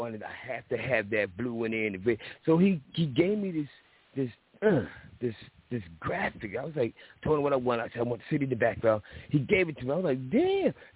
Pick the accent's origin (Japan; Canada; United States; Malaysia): United States; Philadelphia, Pennsylvania; He's from Compton, I'm from Philly.